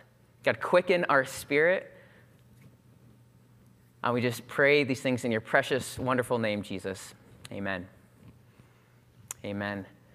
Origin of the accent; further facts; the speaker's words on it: Canada; it's quite easy as a Canadian to be sitting up here. And it's particularly fun for me. I married into the South a little bit. My wife is an American